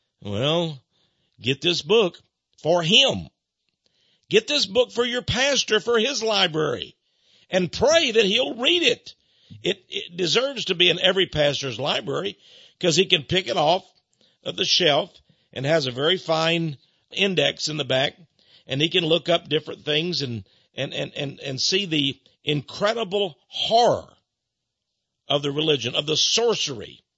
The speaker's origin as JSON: {"language": "English", "region": "Texas", "country": "United States", "said": "I love America, but I'm a Texan too."}